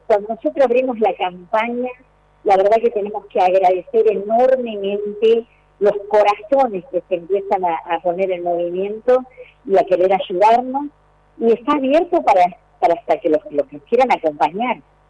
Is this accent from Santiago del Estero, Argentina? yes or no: yes; Santiago del Estero, Argentina; now in La Paquita, Argentina; yo soy de Santiago del Estero, 33 años que me encuentro aquí con el estado del corazón en La Paquita, en la provincia de Córdoba, sentí la necesidad por todo lo que veía, he sido maestra también de la zona rural, monte adentro en Santiago del Estero